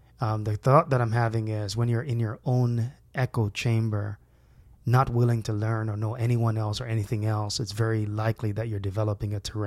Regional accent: Jamaica; Yeah, right. I mean, I'm from Jamaica.

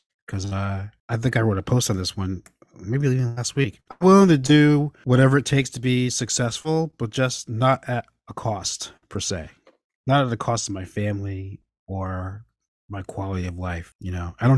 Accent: East Hampton, New York, United States; I grew up in East Hampton, New York, in Long Island. It's a very affluent community.

